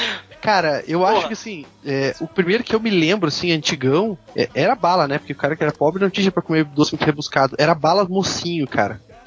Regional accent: Rio Grande do Sul, Brazil; Eu sou do Rio Grande do Sul, eu só moro em Santa Catarina, porra.

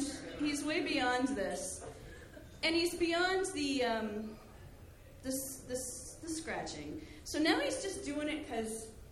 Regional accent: East Coast, United States; And so I'm from the East Coast.

